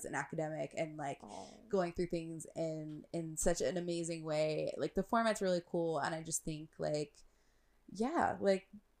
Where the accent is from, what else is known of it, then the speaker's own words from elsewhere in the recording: Rockville, Maryland, United States; my hometown.